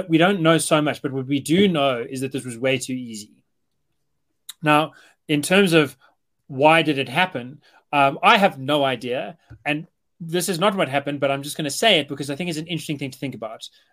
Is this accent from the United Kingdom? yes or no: no; South Africa; It's shocking as a South African.